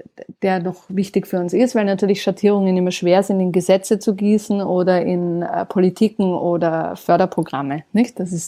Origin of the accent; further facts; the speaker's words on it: Austria; In meinem Heimatland Österreich zum Beispiel passiert das noch viel zu wenig.